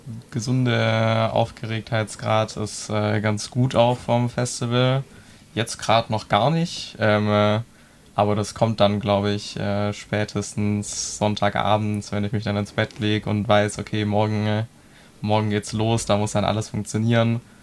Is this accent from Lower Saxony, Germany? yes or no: no; Tübingen, Baden-Württemberg, Germany; Aber ich komme auch aus Tübingen. Das heißt, als Kind habe ich das auch schon früher mal erlebt